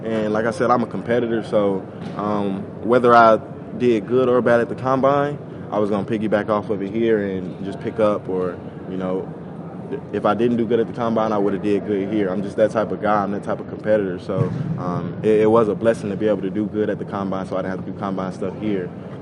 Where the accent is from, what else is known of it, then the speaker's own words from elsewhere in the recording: Tennessee, United States; not because I'm a guy from Tennessee.